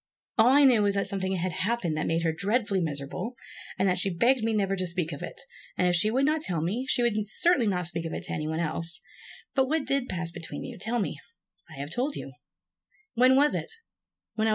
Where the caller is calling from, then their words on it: Canada; joining you from Canada. I've been worrying the whole night about what you guys are going to think of my accent